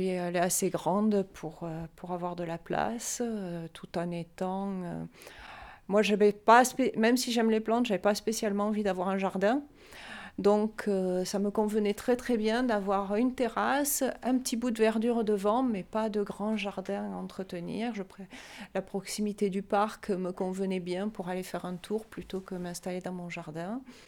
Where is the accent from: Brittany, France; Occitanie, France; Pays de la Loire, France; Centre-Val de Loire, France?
Occitanie, France; Toulouse; Je suis originaire de Toulouse, donc la brique me parle beaucoup.